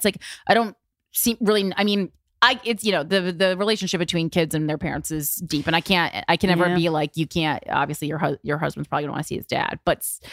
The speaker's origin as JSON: {"language": "English", "town": "Union", "region": "New Jersey", "country": "United States", "tie": "born or raised there", "said": "And she is from my hometown of Union, New Jersey."}